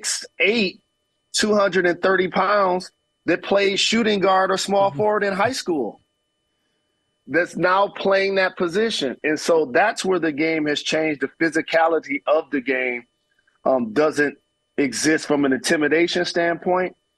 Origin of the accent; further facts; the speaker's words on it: Detroit, Michigan, United States; Fortunate enough, I grew up in Detroit, that was one, and played in Indiana, that's two.